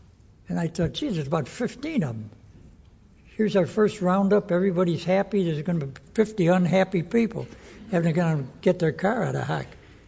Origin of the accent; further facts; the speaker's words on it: Chicago, Illinois, United States; born there; I was born on July 17th, 1922. My wife was born on April 27th, 1922. We were born in the same hospital in Chicago.